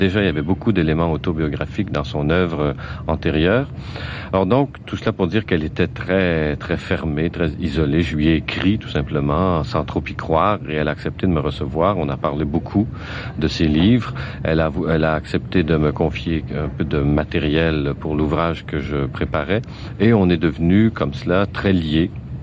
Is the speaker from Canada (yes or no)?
yes; Quebec, Canada; born there; Je suis québécois de naissance, mais je connaissais assez peu la littérature québécoise.